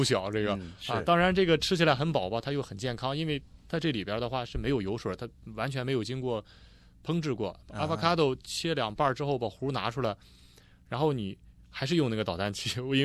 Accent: Australia; 是我们澳大利亚人这边经常喜欢吃的这个早餐

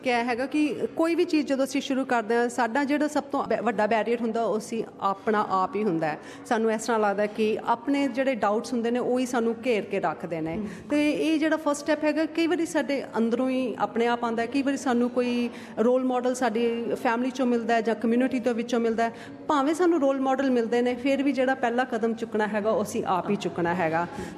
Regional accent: Punjab, India; ਭਾਵੇਂ ਨਿਊਜ਼ੀਲੈਂਡ ਵਾਲੇ ਹੋਈਏ, ਭਾਵੇਂ ਆਸਟ੍ਰੇਲੀਆ ਵਾਲੇ ਹੋਈਏ, ਪਰ ਉਸ ਤੋਂ ਸਭ ਤੋਂ ਪਹਿਲਾਂ ਅਸੀਂ ਪੰਜਾਬੀ ਹਾਂਗੇ ਹਾਂ, ਅਸੀਂ ਭਾਰਤੀ ਹਾਂ, ਅਸੀਂ ਹਿੰਦੁਸਤਾਨੀ ਹਾਂ

